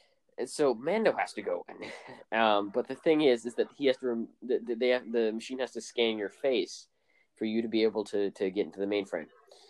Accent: the South, United States; Yeah, I'm from the South, so it's a little bit harder for me to discern it. I personally don't have a Southern accent.

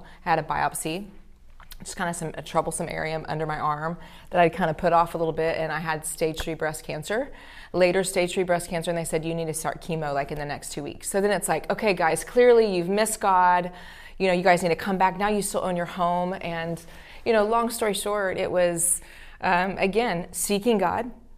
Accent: Oklahoma, United States; I'm from Oklahoma, and then I ended up

